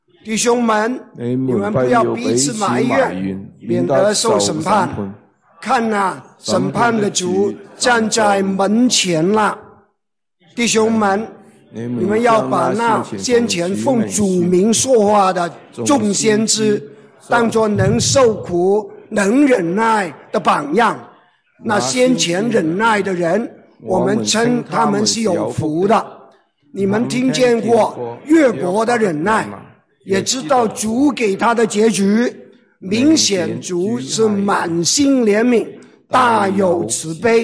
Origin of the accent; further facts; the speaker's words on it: Yuen Long, New Territories, Hong Kong; moved away; 从前如果五十年前要从东涌到元朗，就是我的老家，要起码五个小时。